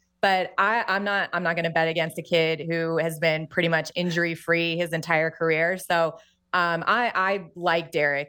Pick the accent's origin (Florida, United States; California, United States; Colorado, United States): Colorado, United States; I know this because I too grew up in Colorado.